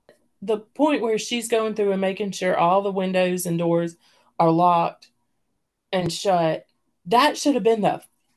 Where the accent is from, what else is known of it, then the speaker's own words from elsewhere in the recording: the South, United States; And I'm from the South.